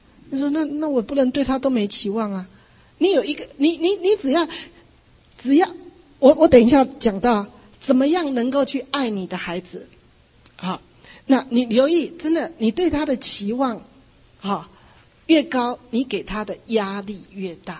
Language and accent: Chinese; China; 照着我们中国人的教训，照着我们祖宗的教训